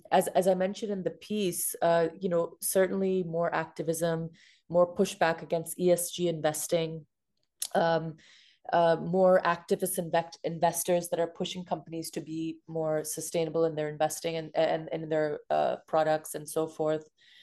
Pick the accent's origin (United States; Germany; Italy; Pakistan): Pakistan; I'm originally from Pakistan